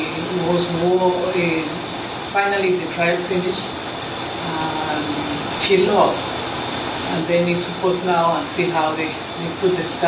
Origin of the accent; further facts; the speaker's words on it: Colombia; my husband works with the Foreign Service. I met him in Spain. I'm from Colombia.